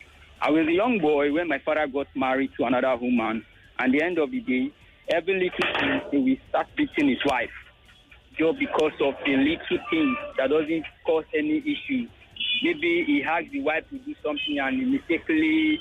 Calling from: Ajegunle, Lagos, Nigeria; I'm calling from Ajegunle.

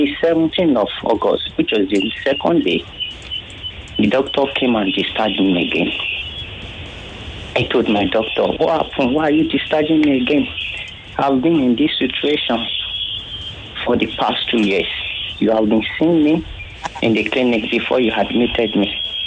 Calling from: Ikorodu, Lagos, Nigeria; Yes, sir. I'm calling from Ikorodu.

